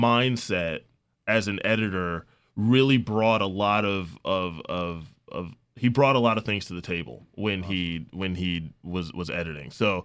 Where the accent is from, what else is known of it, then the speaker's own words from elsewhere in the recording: Richmond, Virginia, United States; Okay, so I grew up in Richmond, Virginia, and when I was younger, I always wanted to be loved telling stories.